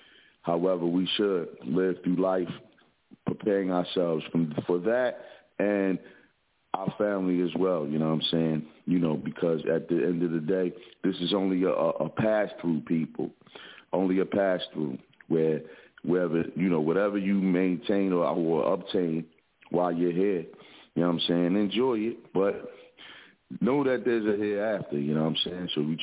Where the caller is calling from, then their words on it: Philadelphia, Pennsylvania, United States; representing from the Broad Street Bully side of Philadelphia, where the kids sucker punch people dressed up like Elmo at the kids' parties